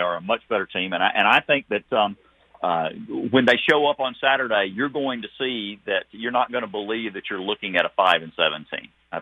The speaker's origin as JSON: {"language": "English", "region": "the South", "country": "United States", "tie": "born or raised there", "said": "But you know, I do remember it growing up in the South."}